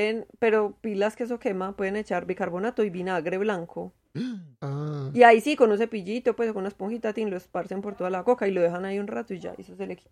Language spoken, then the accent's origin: Spanish; Colombia; Ay, sí, yo soy colombiana, perdón.